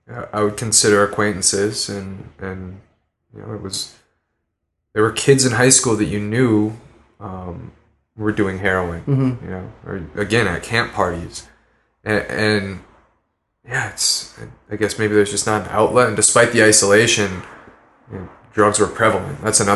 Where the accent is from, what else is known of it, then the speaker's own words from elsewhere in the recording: Iron Mountain, Michigan, United States; but I wonder how much our experience growing up in the UP is really just our experience growing up in Iron Mountain.